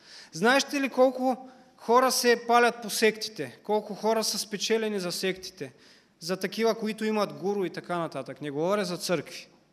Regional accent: Kazanlak, Stara Zagora Province, Bulgaria; also born or lived in Svishtov; Аз съм родом от Казанлък. Когато си отидях в Казанлък, от време на време ходях на църква. Моите родители ме дърпаха за ръкава да отида на църква.

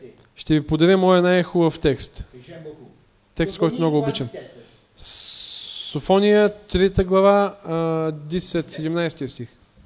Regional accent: Rome, Lazio, Italy; Bulgarian is a second language; Аз съм италианец. Роден съм в Рим.

